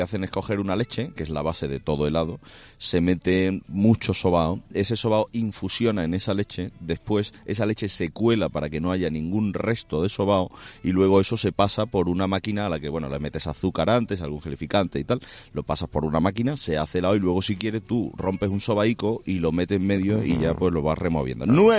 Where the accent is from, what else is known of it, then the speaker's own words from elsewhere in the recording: Estella, Navarre, Spain; A mí el de mantecao que sirven en mi pueblo, en Estella, en Navarra, es espectacular.